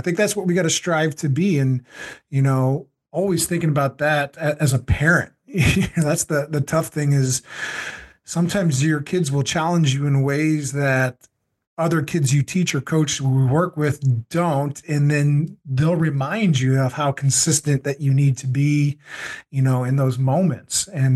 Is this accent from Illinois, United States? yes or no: no; Missouri, United States; You know, I'm from Missouri, and our state motto was always the show me state.